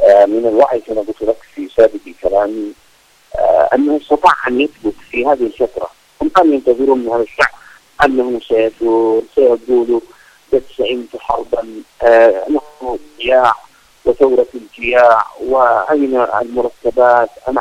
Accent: Yemen; وأيضا إفشال مخططاتهم في السيطرة الكاملة على بلدنا اليمن

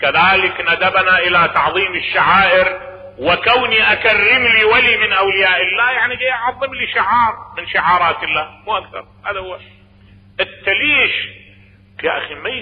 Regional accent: Najaf, Najaf Governorate, Iraq; لان انا ابن النجف واعرف النجف

